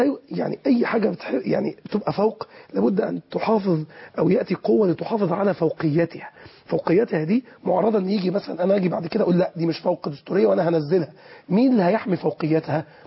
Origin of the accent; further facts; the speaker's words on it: Mansoura, Dakahlia, Egypt; عندنا في المنصوره انا كلمت الاخوه برضو في المنصوره